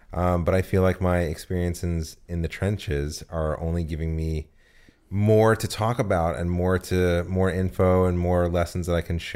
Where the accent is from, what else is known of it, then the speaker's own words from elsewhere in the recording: New York, United States; also born or lived in New Jersey; No, I'm from New York and New Jersey. I did undergrad theater at Rutgers.